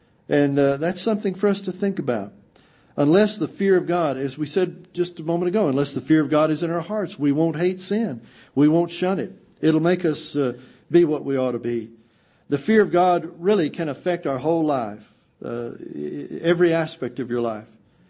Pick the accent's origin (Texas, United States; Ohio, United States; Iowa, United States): Texas, United States; Austin; No, I'm from Austin, Texas. I went to UT.